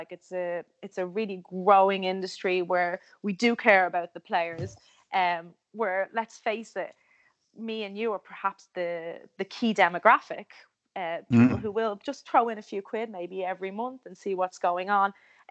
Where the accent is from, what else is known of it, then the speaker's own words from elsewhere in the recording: Ireland; And I did that real Irish thing where I said, ah, sure, it'll be grand. And what you actually mean as an Irish person is, don't worry about it, like, it'll be fine.